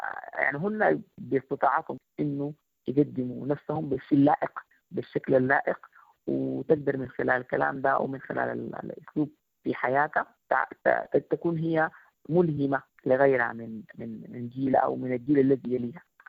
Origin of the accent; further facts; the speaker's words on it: Sudan; وأنا كسودانية